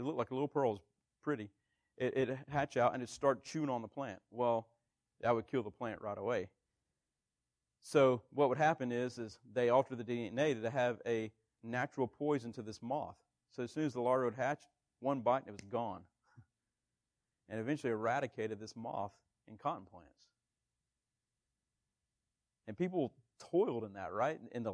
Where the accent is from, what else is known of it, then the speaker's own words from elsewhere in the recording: Georgia, United States; moved away as an adult; We moved there when I was 3, and I didn't leave South Georgia till I was about 21. I went to junior college there as well. So I did all my growing up pretty much in South Georgia.